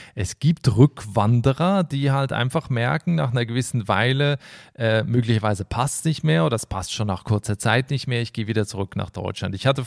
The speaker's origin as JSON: {"language": "German", "region": "Basel", "country": "Switzerland", "said": "Ich komme aus der Region Basel, eine ganz tolle Stadt."}